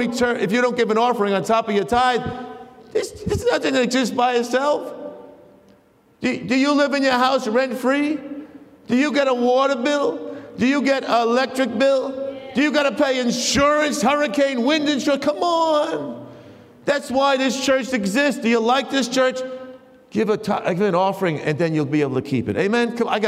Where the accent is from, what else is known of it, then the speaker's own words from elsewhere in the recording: Queens, New York, United States; from Queens. You heard of … from Queens, you know?